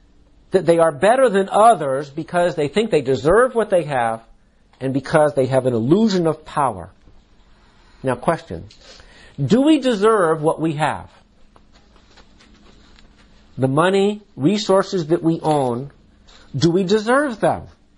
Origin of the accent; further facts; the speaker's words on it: United States; born there; most of what we have is the result of being born American.